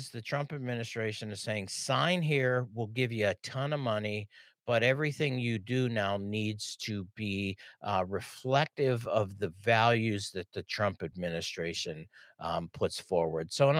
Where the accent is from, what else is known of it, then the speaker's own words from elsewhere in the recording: Pittsburgh, Pennsylvania, United States; I don't understand why that's not Edinburgh, because I'm from Pittsburgh, and it's got the same ending.